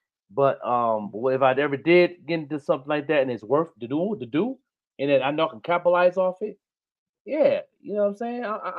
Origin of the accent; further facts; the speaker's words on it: Buffalo, New York, United States; now in Pittsburgh, United States; I'm from Buffalo, but I live in Pittsburgh.